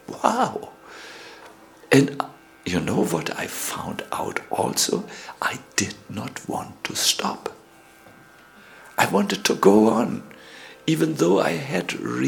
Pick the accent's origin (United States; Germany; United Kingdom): Germany; English is a second language; I continued to try because I'm from Germany. Means what is in the head of a German, he has